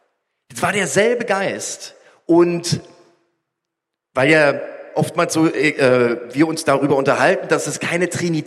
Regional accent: East Germany, Germany; Ich bin ja in der DDR groß geworden und bin in der Anklammerstraße in der Gemeinde gewesen.

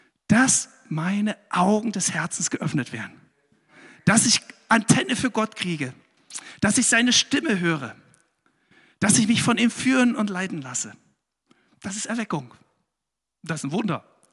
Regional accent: Saxony, Germany; Ich bin in Sachsen auf dem Dorf aufgewachsen.

